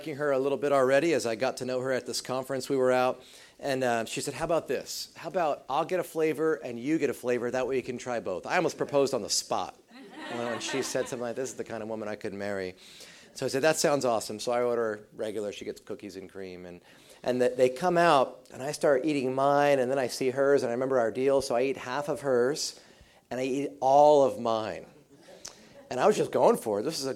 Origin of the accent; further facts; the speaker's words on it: New Jersey, United States; I'd never had a pizookie before because I was from Jersey